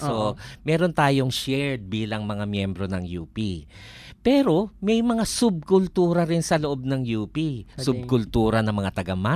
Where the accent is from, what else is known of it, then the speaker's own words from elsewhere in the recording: Pasig, Metro Manila, Philippines; Kasi taga-Pasig ako.